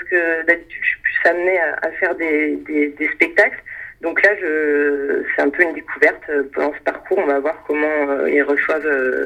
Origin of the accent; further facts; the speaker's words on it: Marseille, Provence-Alpes-Côte d'Azur, France; Donc, je suis marseillaise.